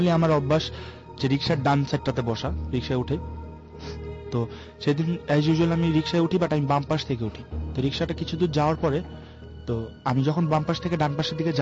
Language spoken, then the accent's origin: Bangla; Dhaka, Dhaka Division, Bangladesh; আমি কলাবাগান থেকে এসেছি, আমি ইন্ডিপেন্ডেন্ট ইউনিভার্সিটিতে পড়ছি।